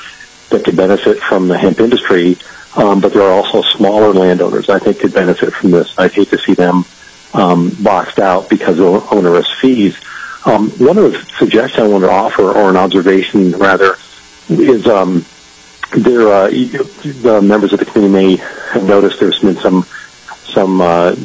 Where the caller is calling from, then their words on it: Anchorage, Alaska, United States; I'm calling from Anchorage.